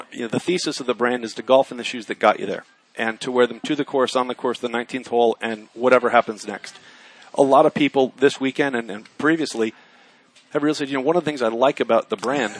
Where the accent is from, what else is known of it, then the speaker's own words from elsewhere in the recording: Northeast, United States; I'm from the Northeast, so a lot of, you know, over the river and through the woods, Donald Ross courses.